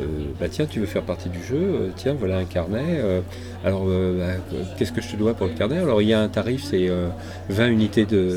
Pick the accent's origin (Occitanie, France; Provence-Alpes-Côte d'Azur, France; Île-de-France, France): Île-de-France, France; Livry-Gargan; born there; Moi, je suis né pas loin, je suis né à Livry-Gardon